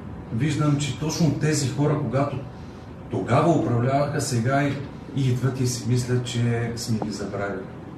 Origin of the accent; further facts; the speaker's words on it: Stamboliyski, Plovdiv Province, Bulgaria; На 34 години съм от Стамбулийски. Това е Пловдив област.